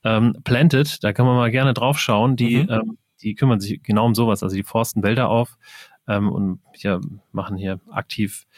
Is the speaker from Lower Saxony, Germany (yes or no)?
no; Wiesbaden, Hesse, Germany; Also ich komme aus Wiesbaden.